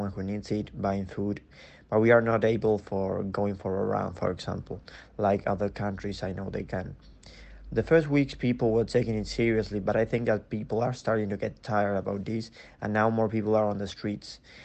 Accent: Buenos Aires, Argentina; English is a second language; from Buenos Aires, Argentina. Here in Argentina, we have been in a strict quarantine for 1 month now.

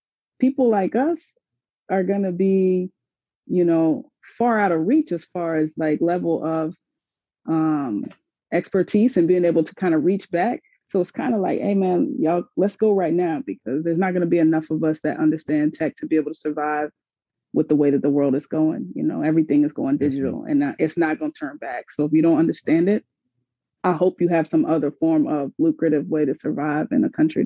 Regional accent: North Carolina, United States; I mean, because I'm from North Carolina. He's from North Carolina.

